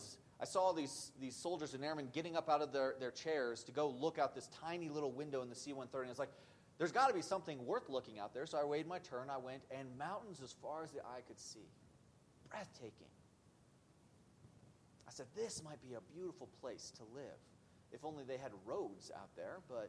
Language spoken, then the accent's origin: English; Cheyenne, Wyoming, United States; Wyoming, we forgot what mountains look like, at least where I grew up in Cheyenne.